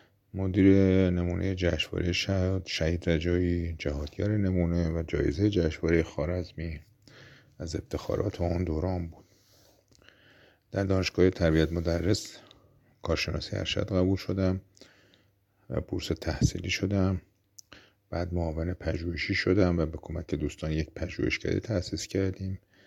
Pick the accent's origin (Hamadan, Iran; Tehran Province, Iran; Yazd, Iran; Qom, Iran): Qom, Iran; بنده در شهر مقدس قم به دنیا آمدم و در مدرسه ملی شهاب و مدرسه ملی امیرکبیر دوران ابتدایی و راهنمایی رو گذروندم.